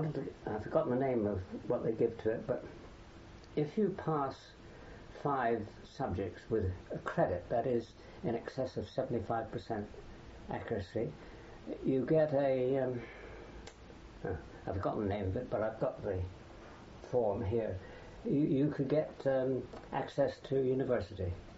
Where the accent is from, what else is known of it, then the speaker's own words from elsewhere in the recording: Exeter, South West England, United Kingdom; born there; I was born in Exeter, at Dix's Field Nursing Home, on the 9th of July, 1921.